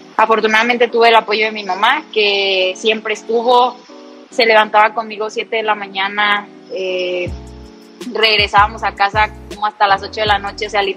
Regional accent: Guadalajara, Jalisco, Mexico; Bueno, soy de Guadalajara, nací aquí.

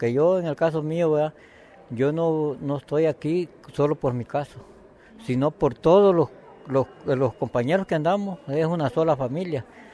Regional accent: Honduras; vengo de Honduras

